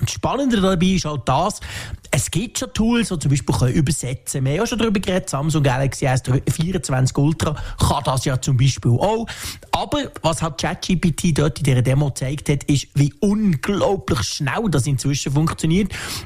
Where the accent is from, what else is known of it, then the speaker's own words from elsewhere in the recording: Switzerland; accent: Swiss German; Natürlich, wie immer bei unserem Dialekt, es ist so eine komische Mischung aus irgendeinem Zürich, Basel, Bern, Mix.